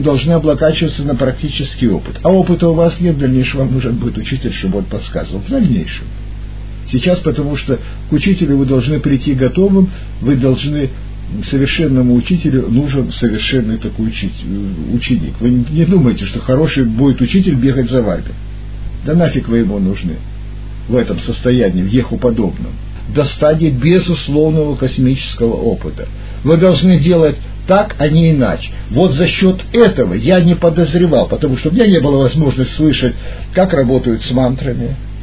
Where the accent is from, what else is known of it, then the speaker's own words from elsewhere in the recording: Vladivostok, Primorsky Krai, Russia; born there; Правильно, я-то родился на Владивостоке. Я родился во Владивостоке. В переводе на русский язык это «владей Востока». Я родился на границе Кореи, Китая, Японии.